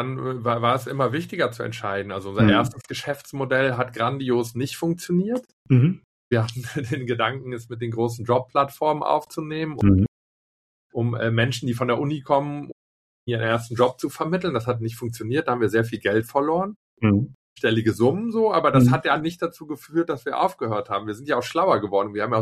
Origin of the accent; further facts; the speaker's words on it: Cologne, North Rhine-Westphalia, Germany; als Kölner ist man ja irgendwie Grundoptimist.